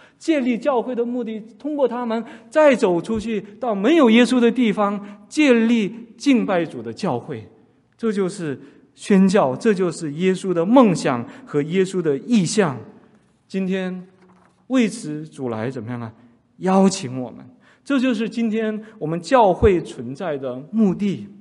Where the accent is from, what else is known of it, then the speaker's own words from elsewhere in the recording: China; 我们中国现在经济发展我们中国人的日子都好了，不是因为我们中国人聪明